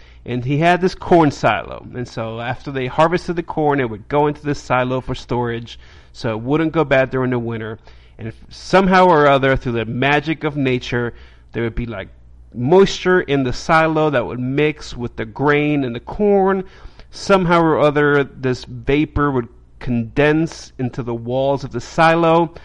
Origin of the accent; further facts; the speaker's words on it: New York, United States; When I grew up in New York, it was called N-word rigging.